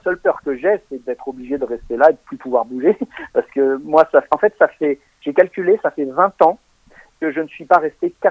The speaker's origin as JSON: {"language": "French", "country": "France", "said": "pendant 10 ans, j'étais le seul Français à faire des compos, à faire des compos en tant que Français et en chinois."}